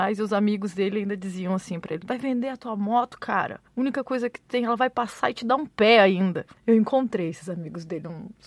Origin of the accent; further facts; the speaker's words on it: Pelotas, Rio Grande do Sul, Brazil; nós somos de Pelotas, só eu e ele, então não tem rede de apoio